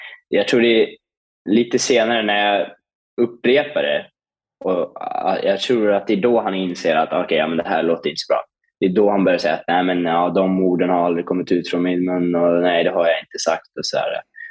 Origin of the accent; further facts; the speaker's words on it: Norrland, Sweden; jag är ju själv från Norrland, det finns ju väldigt fattiga kommuner i övre Norrland